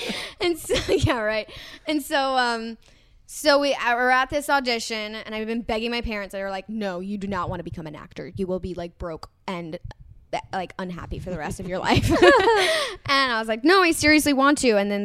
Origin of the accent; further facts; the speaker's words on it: New York, United States; So we go downstairs, and right outside the building, I grew up in New York, right outside the building there was this guy selling bootleg VHS tapes